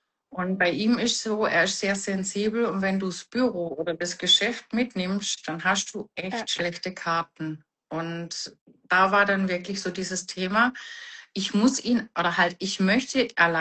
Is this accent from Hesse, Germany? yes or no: no; Baden-Württemberg, Germany; Ich komme aus dem Schwäbischen